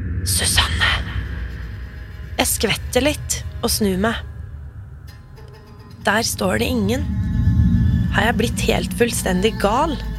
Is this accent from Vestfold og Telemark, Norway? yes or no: no; Fredrikstad, Østfold, Norway; Etter 6 år i Oslo og flere turer til Afrika kjøpte jeg et hus hjemme i Fredrikstad.